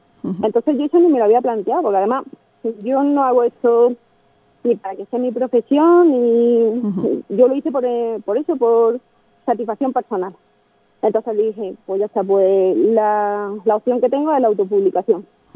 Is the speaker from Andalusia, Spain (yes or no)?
yes; Almedinilla, Andalusia, Spain; Sí, pero Priego es mi segunda casa, pero soy de Almedinilla.